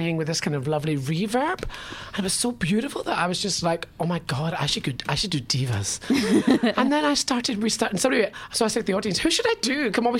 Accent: Scotland, United Kingdom; accent: Scottish; I'm sorry, I'm just saying that my Scottish accent.

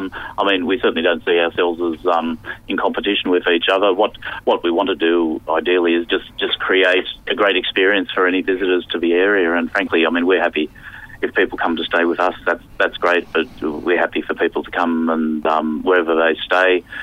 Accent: Sydney, New South Wales, Australia; Well, I'm originally from Sydney

